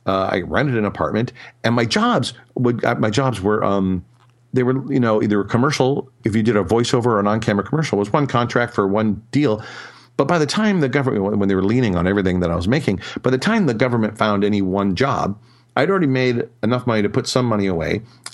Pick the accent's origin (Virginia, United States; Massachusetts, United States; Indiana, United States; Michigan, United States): Michigan, United States; they had no idea I was from Michigan